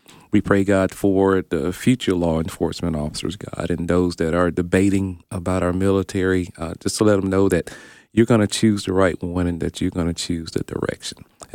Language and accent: English; Tupelo, Mississippi, United States; born there; Again, I was born right here in South Tula, Tupelo, Mississippi, to a sharecropper and my mom, who worked on some of the properties around to raise six kids.